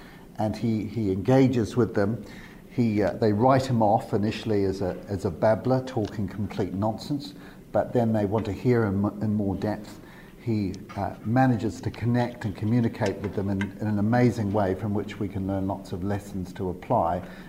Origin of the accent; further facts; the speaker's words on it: New Zealand; now in United Kingdom; I come originally from New Zealand, but I'm now working in the UK.